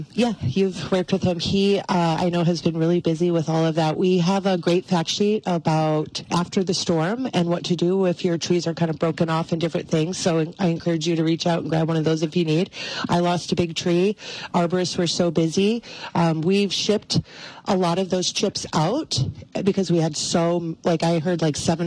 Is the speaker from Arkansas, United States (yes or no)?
no; Illinois, United States; I'm originally from Illinois, and I thought it was a tornado.